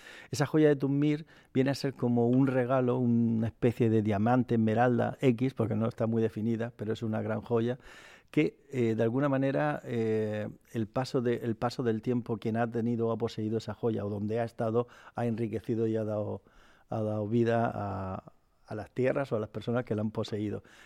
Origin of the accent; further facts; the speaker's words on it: Valencian Community, Spain; cómo somos los españoles, de ese mundo mágico en el que nosotros nos movemos. Y, por ejemplo, la cultura nuestra valenciana del fuego